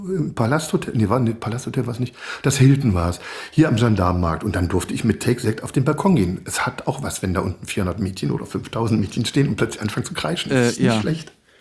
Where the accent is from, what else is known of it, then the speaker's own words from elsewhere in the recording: Magdeburg, Saxony-Anhalt, Germany; Ich bin ja aus Magdeburg.